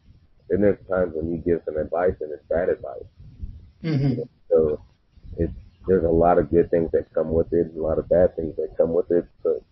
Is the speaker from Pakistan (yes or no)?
no; Mount Vernon, Illinois, United States; also born or lived in Panama / Japan / South Carolina / Germany; I was born in Panama, and then I went to Illinois. I started elementary school in Japan. Went through grade school in South Carolina, and then finished up grade middle school in Germany. Went to high school in Mount Vernon, Illinois, St. Louis area.